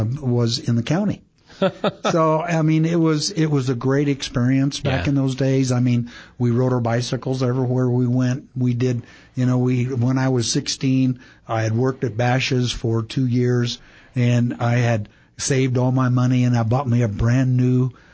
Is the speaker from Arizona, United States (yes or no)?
yes; Phoenix, Arizona, United States; Well, I was born and raised in Phoenix.